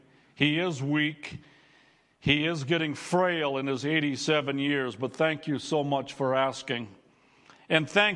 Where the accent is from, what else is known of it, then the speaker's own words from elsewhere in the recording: Leader, Saskatchewan, Canada; I grew up in the Mennonite Church of Leader, most of you know that.